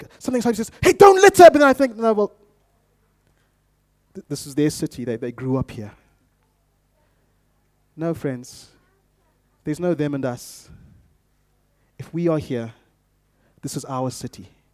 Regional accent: Bulawayo, Zimbabwe; I grew up in the Great City of Kings in Bulawayo in Zimbabwe, Zimbabwe's second city.

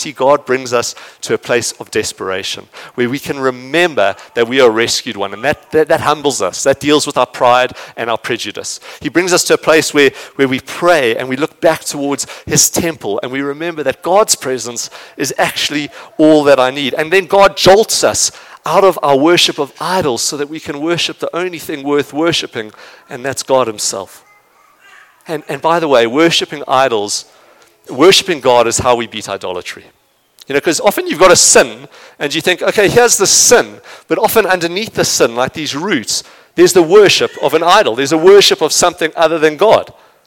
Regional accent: Zimbabwe; I'm not even from there. I'm from Zimbabwe. I've never been to Liverpool.

